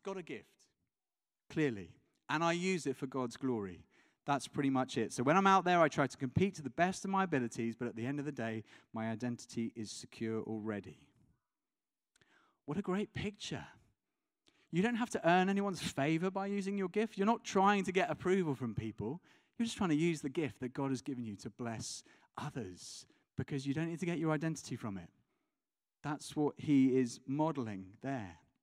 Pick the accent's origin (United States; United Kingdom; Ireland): United Kingdom; I'm British. I'm talking as a British person.